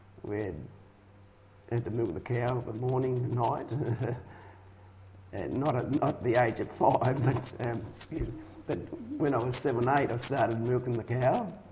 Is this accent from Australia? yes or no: yes; Findon, South Australia, Australia; Yes, I was born in South Australia at Frogmore Road, Findon. But well, the hospital was at Torrensville, 17th of August 1940, where I was there for 9 years